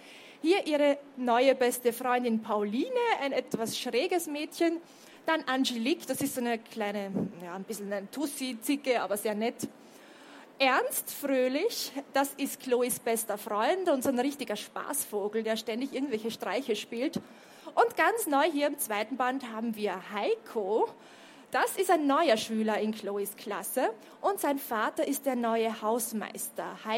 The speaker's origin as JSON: {"language": "German", "region": "Vienna", "country": "Austria", "said": "Ich komme aus Wien, bin vor einigen Tagen hier nach Leipzig angereist"}